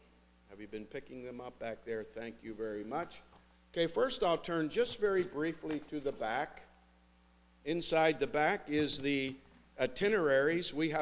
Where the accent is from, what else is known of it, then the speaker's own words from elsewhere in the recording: Pennsylvania, United States; also born or lived in West Virginia; now in Slainsville, United States; I'm from Slainsville, West Virginia. Although I often tell crowds like this that my speech does not yet betray me, I grew up in Pennsylvania, so I don't have the West Virginia accent.